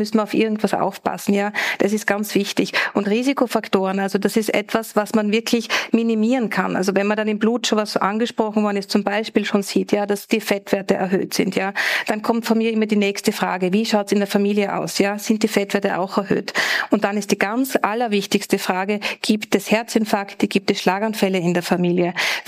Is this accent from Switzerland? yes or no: no; Austria; Das ist bei uns in Österreich Gott sei Dank sehr einfach.